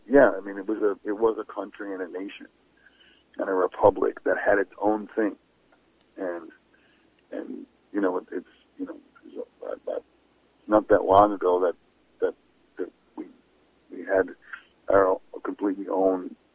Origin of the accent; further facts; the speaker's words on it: Canada; born there; I'm a Canadian. And that's good. And it's true. I am. I was born in Canada. I'm a Canadian.